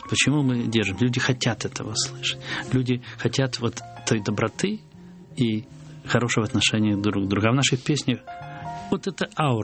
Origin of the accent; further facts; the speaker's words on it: Belarus; Мы, белорусы, такие спокойные, такие немножко повольные, такие вот померковные.